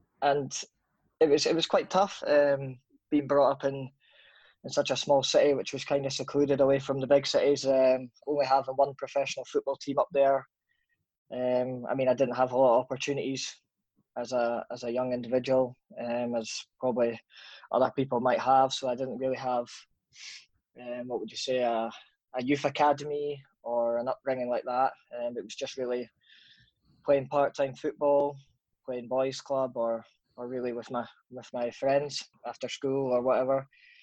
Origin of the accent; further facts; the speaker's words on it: Edinburgh, Scotland, United Kingdom; I was brought up to a city called Edinburgh, which is capital of Scotland, in case people didn't know. And I moved up to Aberdeen, which is about 2.5 hours away, due to dad's work.